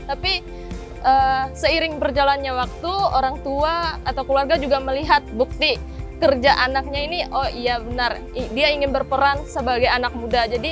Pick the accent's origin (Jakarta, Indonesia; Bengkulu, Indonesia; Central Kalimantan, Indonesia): Central Kalimantan, Indonesia; Palangkaraya; Aku berusia 23 tahun, aku berasal dari Kalimantan Tengah, Palangkaraya.